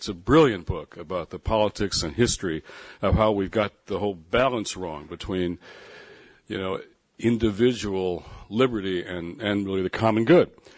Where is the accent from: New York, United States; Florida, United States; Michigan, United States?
Michigan, United States; Detroit; So I was coaching the team, Tigers, my hometown, Detroit.